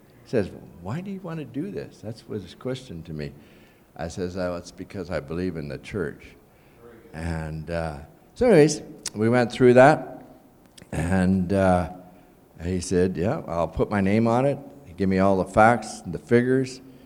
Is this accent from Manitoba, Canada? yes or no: yes; Lauder, Manitoba, Canada; I'm just a farm boy. I grew up in Lauder, Manitoba. It's a ghost town.